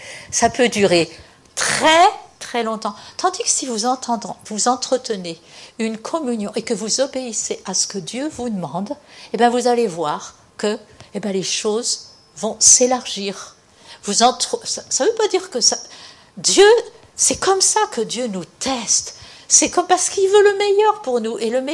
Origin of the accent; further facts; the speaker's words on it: Saint-Macaire-en-Mauges, Pays de la Loire, France; J'avais jamais trop quitté mon village natal, Saint-Macaire-en-Mauges. Pour ceux qui connaissent ce coin-là, il y avait des vaches derrière chez nous